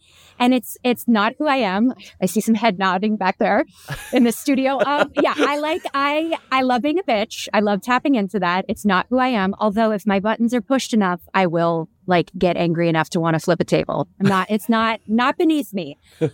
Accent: Orlando, Florida, United States; now in Los Angeles, United States; I think mainly because growing up in Orlando, like you really reserved going to the theme parks when you had company in town.

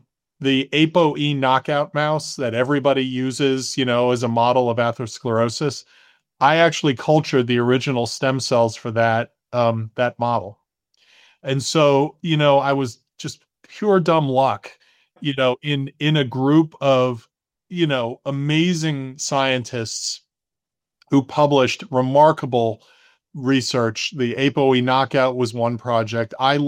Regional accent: Manhattan, New York, United States; I was born and raised in Manhattan, basically, and my parents moved.

